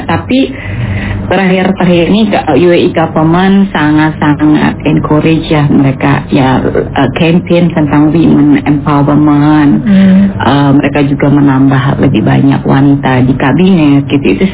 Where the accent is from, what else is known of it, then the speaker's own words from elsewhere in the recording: West Java, Indonesia; saya orang Sunda, jadi saya tahu persis gitu perbandingannya